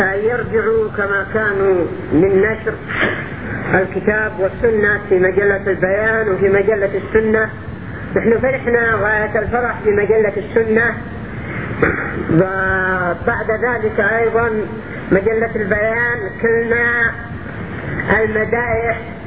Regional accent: Yemen; عندنا في اليمن،

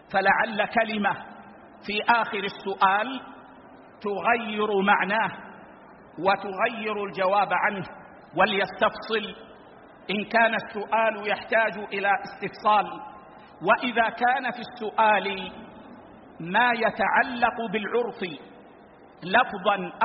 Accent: Saudi Arabia; بلادنا السعودية

